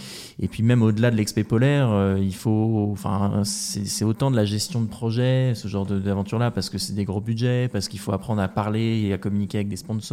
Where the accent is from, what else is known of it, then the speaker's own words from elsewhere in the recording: Normandy, France; born there; C'est sûr que moi, je ne suis pas né au Canada, je suis né en Normandie, je connais bien la pluie, un peu moins bien la neige.